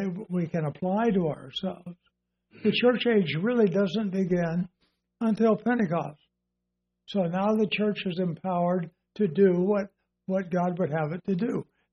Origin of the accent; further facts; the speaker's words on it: Compton, California, United States; So when I grew up in Compton, California, and Long Beach was not very far